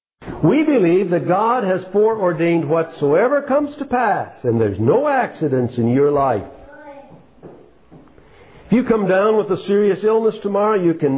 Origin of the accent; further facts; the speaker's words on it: Iowa, United States; Now, where I grew up in Iowa, if we wanted to really rubbish a town and say it is nothing, we would call it Hicksville.